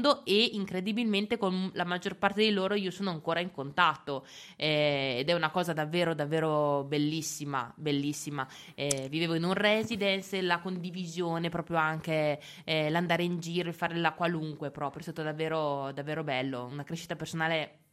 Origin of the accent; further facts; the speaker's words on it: Asola, Lombardy, Italy; Sono di Asola.